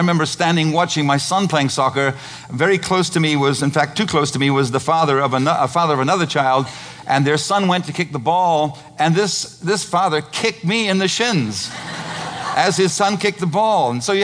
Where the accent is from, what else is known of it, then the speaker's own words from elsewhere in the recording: Zimbabwe; I grew up playing cricket in Zimbabwe.